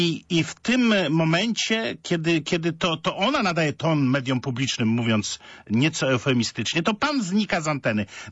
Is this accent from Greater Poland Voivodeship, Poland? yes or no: yes; Poznań, Greater Poland Voivodeship, Poland; Tam walczyliśmy o wolność, my poznaniacy.